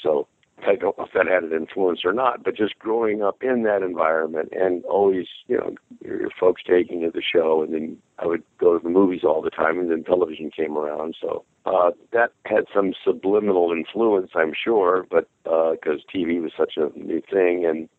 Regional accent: Hawaii, United States; also born or lived in San Diego, California; My dad, we were stationed in Hawaii, and my dad was always taking us to the movies, and I grew up in Hawaii and San Diego

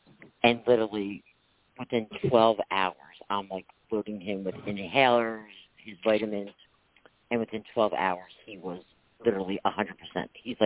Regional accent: New Jersey, United States; We're from New Jersey. We're a honey state. Our honey is homegrown

